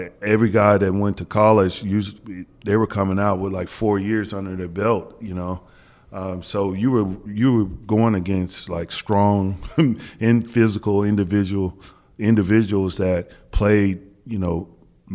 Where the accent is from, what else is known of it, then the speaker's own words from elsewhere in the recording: Kansas, United States; I mean, listen, I was from Kansas. I didn't know PJ's reputation on the court or anything like that.